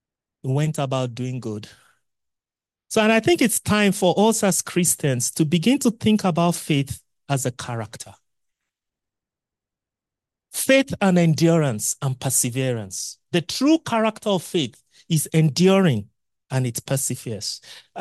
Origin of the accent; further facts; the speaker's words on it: Nigeria; I was speaking with someone in Nigeria, my home country today